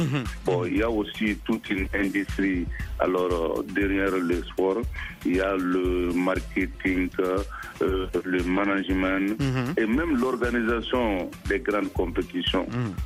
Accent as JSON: {"language": "French", "country": "Mali", "said": "le sport est en train de jouer un grand rôle chez nous au Mali aujourd'hui"}